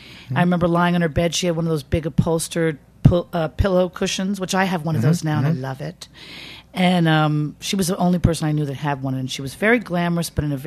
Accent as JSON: {"language": "English", "town": "New York City", "region": "New York", "country": "United States", "tie": "born or raised there", "said": "I grew up on 64th between Lexington and Park in Manhattan."}